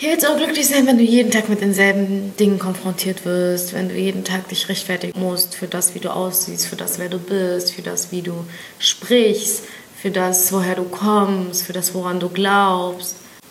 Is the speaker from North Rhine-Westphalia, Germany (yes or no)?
no; Berlin, Germany; Ich bin Berlinerin. Ich fühle mich als Berlinerin und ich fühle mich ägyptisch.